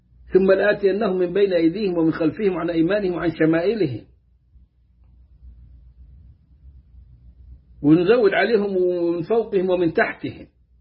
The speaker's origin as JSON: {"language": "Arabic", "region": "Upper Egypt", "country": "Egypt", "said": "عندنا في الصعيد"}